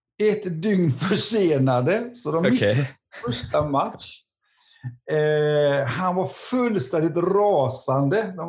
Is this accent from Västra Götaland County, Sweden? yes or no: yes; Gothenburg, Västra Götaland County, Sweden; Hon ser också att jag är svensk. Och så kommer hon fram efter ett stund så säger hon så här. Du är från Sverige, va? Ja, jag är mänsan. Från Göteborg, va? Ja, jag är mänsan, ja.